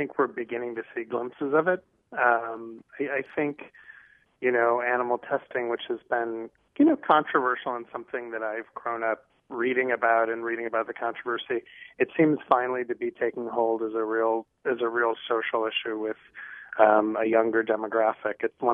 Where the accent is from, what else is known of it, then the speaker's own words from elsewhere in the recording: Indiana, United States; I think in Wisconsin, certainly where I'm from, I grew up in Indiana.